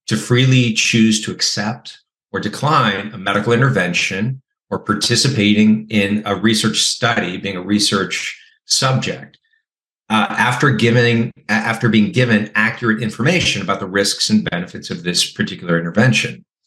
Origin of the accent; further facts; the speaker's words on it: California, United States; like my home state of California